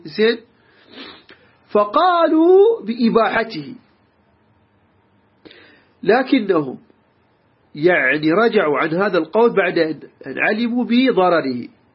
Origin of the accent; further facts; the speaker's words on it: Iraq; عندنا بالعراق نقول صار عصبي